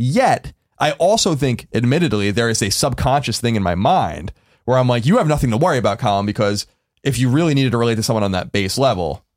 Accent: United States; I'm American, I'm white, I'm male, and I'm straight.

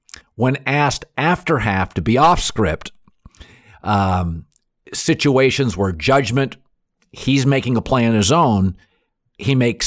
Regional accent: Pacific Northwest, United States; he knew I was from the Pacific Northwest.

